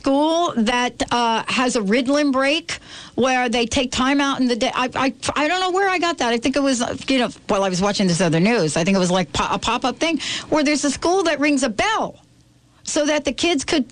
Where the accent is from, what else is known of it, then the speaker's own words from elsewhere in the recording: New York, United States; I got a call from someone that knew I grew up in New York and wanted to talk to me about it